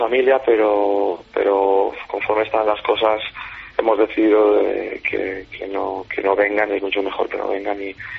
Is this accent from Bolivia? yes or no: no; Spain; estoy yo solo como español